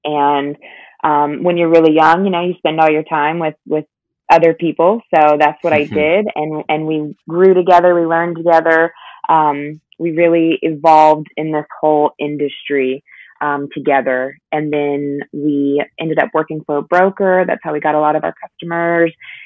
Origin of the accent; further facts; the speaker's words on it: Tampa, Florida, United States; now in Orlando, United States; Born and raised in Tampa, which is about an hour and a half west of Orlando. I've been in Orlando for about 5 years now, 6 years maybe.